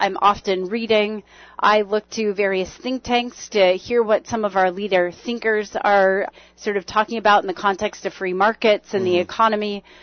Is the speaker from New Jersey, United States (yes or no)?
no; Scottsdale, Arizona, United States; I'm an Arizona native. I was born and raised in the Phoenix metro area. I grew up in Scottsdale. I'm an alum of Saguaro High School.